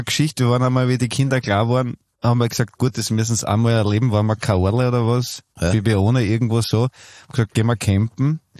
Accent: Vienna, Austria; born there; Also ich bin zwar in Wien geboren

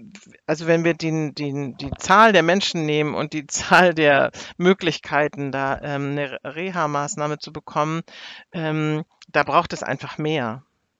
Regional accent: Hamburg, Germany; Ich komme ja aus Hamburg

